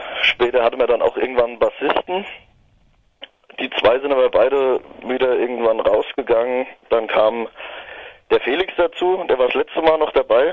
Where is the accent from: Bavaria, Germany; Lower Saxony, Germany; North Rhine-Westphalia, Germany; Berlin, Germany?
Bavaria, Germany; Alzenau; Wir kommen aus Alfenau. Das ist ein kleines Städtchen in Unterfranken.